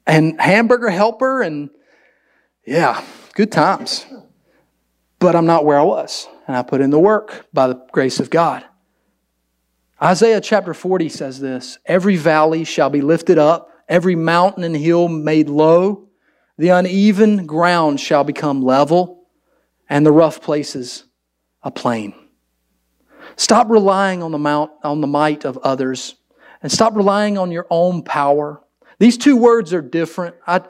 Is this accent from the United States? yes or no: yes; Wilson, North Carolina, United States; "Hey, I grew up in Wilson," nobody knows what that is. I have to tell them I'm an hour east of Raleigh.